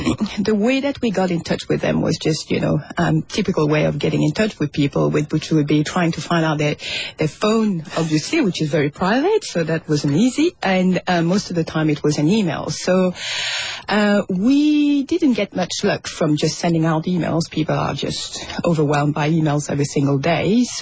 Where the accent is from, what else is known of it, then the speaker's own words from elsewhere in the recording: Mauritius; now in New Zealand; We're from Mauritius Island.